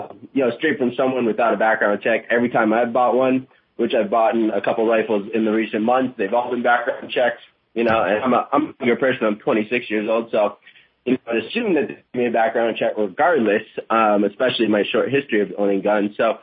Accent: Vermont, United States; I'm from Vermont really, which has very very loose laws.

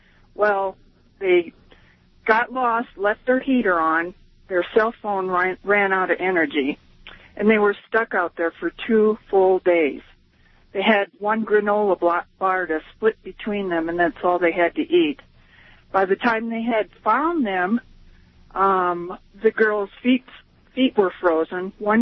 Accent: Arizona, United States; Well, I was in Arizona. I'm from Arizona.

